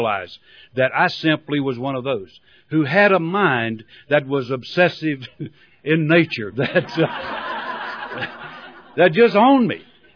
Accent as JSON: {"language": "English", "region": "the South", "country": "United States", "tie": "born there", "said": "Now, I was born down in the South. I know it don't sound like it, but I married a Canadian and she's ruined my brogue. I was born in the Bible Belt"}